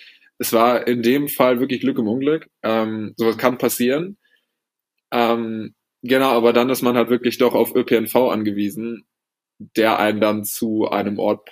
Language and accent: German; Berlin, Germany; also born or lived in North Rhine-Westphalia; now in Norway; als Berliner slash Westfaler